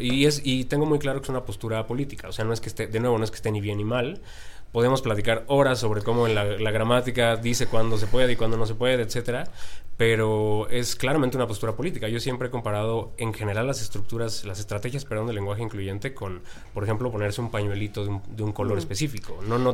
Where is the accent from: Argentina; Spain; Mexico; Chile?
Mexico; Y uno y como mexicano va y en automático de pronto ya tiene 12 años